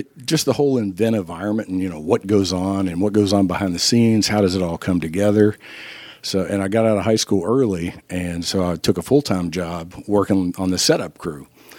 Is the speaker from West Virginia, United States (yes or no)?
yes; Huntington, West Virginia, United States; moved away as an adult; Small town right on the Ohio River. Was there through school and left when I was 23. That's the thing is, as soon as you get out of West Virginia.